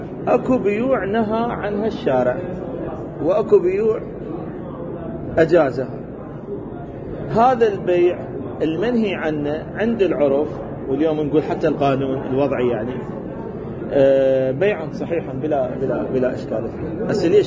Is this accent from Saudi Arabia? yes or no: yes; Saudi Arabia; عندنا بالسعودية